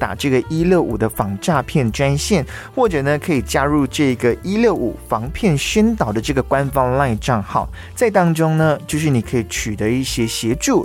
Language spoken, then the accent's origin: Chinese; Malaysia; now in Taiwan; 像我来自马来西亚嘛，从2015年到现在2023年，这8年的时间